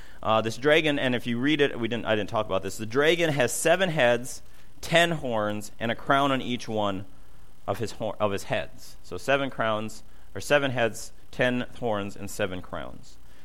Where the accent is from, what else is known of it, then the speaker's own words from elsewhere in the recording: Minnesota, United States; I'm from Minnesota, so not Minnesota, Minnesota.